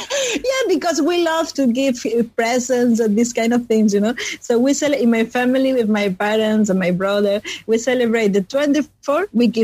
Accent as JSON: {"language": "English", "town": "Barcelona", "region": "Catalonia", "country": "Spain", "said": "And in Catalonia, because I'm from Barcelona"}